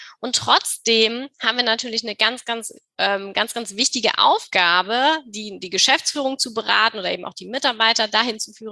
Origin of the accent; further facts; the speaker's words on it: Germany; wie wir eben auch als Deutsche wachsen oder groß werden